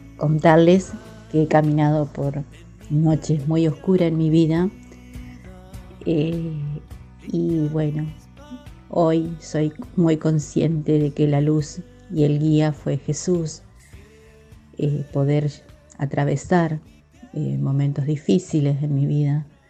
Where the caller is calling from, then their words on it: Villa Constitución, Santa Fe, Argentina; de Villa Constitución, disculpen.